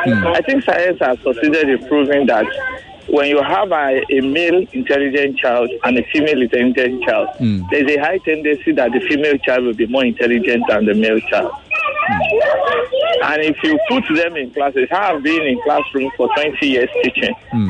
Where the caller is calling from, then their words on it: Ijanikin, Lagos, Nigeria; I'm calling from Ijanike.